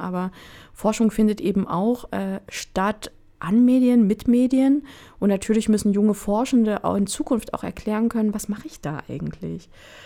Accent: Thuringia, Germany; born there; Ich bin hier in Thüringen geboren, 1980. In eine Familie, die ein Handwerksunternehmen hat, was nächstes Jahr 100 Jahre alt wird. Und ich bin aber auch die erste Person, die in meiner Familie studiert hat.

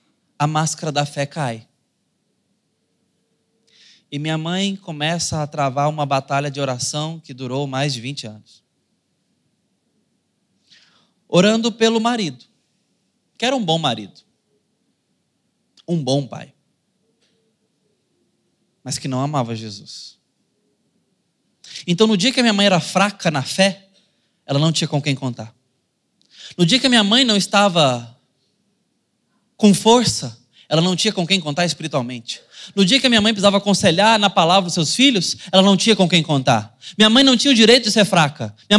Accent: Sonho Verde, Brazil; Eu fui criado aqui no Sonho Verde.

